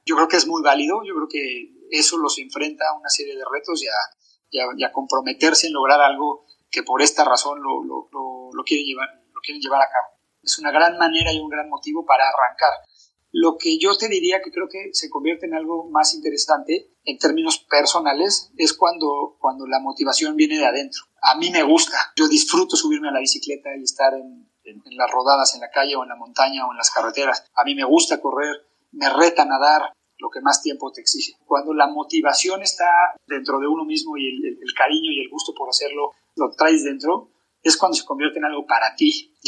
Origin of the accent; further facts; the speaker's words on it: Mexico; como buen mexicano, fuimos y tocamos la puerta a ver si había alguien